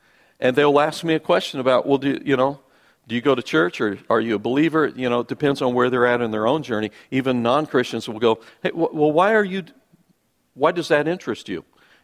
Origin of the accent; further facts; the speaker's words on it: United States; because I'm an American male